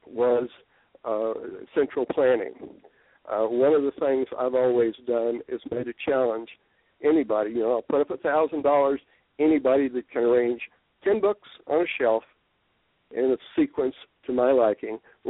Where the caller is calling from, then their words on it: Las Vegas, Nevada, United States; also born or lived in Taiwan / Hong Kong; I lived in Taiwan and Hong Kong with extensive trips into China for almost 15 years.